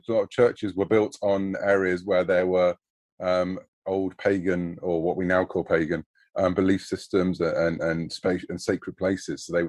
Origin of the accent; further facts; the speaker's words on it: United Kingdom; I'm a Brit.